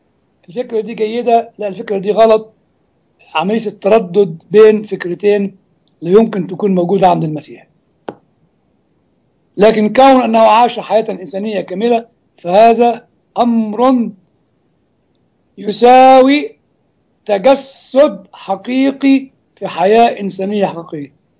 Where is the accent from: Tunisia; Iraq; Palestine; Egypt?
Egypt; Upper Egypt; يعني زي ما يقول عندنا في الصعيد، يقول له صباح الخير يا جاري